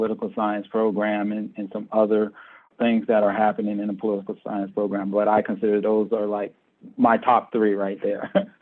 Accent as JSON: {"language": "English", "town": "Erie", "region": "Pennsylvania", "country": "United States", "tie": "born or raised there", "said": "You know, I'm from Erie. I grew up on the West Bayfront. And so it was an area of where families took care of each other."}